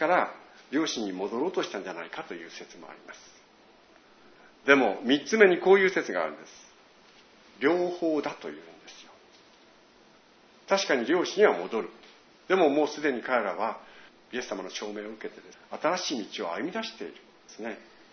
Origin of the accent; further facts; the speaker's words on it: Tohoku, Japan; 私は東北で育ったので東北弁得意なんですけど、個人的には東北弁は好きじゃなかったんです。